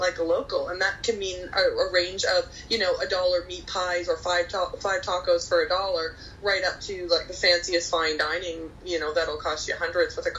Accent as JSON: {"language": "English", "country": "Canada", "tie": "born or raised there", "lives_now": "Placentia, Belize", "said": "I grew up in Canada, and so now living in Placentia"}